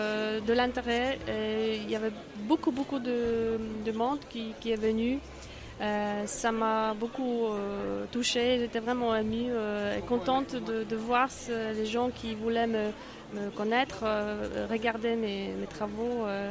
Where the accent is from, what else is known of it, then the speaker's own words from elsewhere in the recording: Poland; French is a second language; je suis polonaise